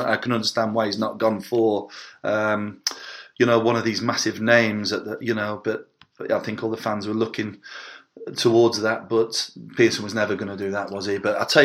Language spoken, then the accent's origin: English; Preston, North West England, United Kingdom; I went to Preston North End, obviously my hometown team, the other week to watch.